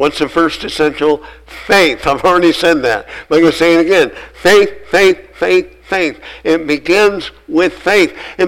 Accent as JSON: {"language": "English", "town": "Napanee", "region": "Nebraska", "country": "United States", "tie": "born or raised there", "said": "this family lived about 5 miles from where I grew up in Napanee, Nebraska."}